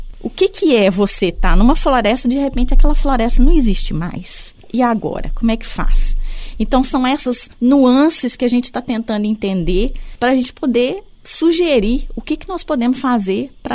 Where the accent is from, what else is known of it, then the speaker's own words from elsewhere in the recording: Minas Gerais, Brazil; eu me formei em Ciências Biológicas pela Universidade Federal de Minas Gerais, né, eu sou mineira.